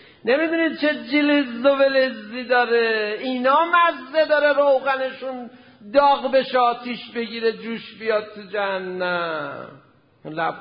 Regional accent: Iran; first language Persian; من ایرانی تر که نمیشم، چرا برم زیر بارون تر میشم، میشم ایرانی تر. و الا من یه بار ایرانی شدم همون لحظه ای که به دنیا اومدم دیگه جون به جونم کنی من ایرانیم دیگه

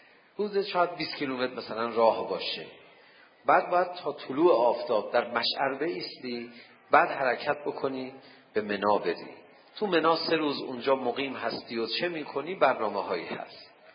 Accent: Iran; حالا ما از ایران اومدیم خدا شاهدیم

